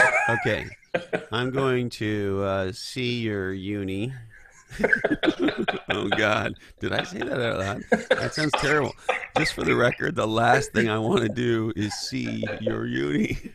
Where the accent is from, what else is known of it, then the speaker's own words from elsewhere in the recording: Canada; And listen, as a Canadian, this part just puts this just drives it to 11.